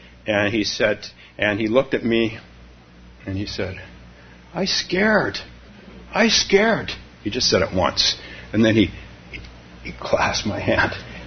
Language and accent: English; West Coast, United States; I'm from the West Coast, and I went to Stanford University